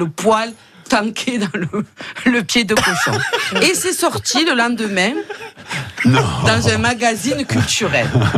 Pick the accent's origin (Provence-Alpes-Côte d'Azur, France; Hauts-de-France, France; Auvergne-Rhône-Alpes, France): Provence-Alpes-Côte d'Azur, France; Marseille; Parce qu'il ne savait pas que j'étais de Marseille.